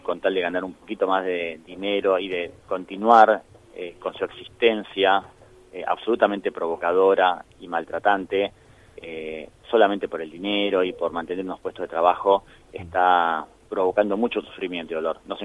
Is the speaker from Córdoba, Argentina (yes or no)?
no; Jujuy, Argentina; Somos de la provincia de Jujuy, yo soy jujeño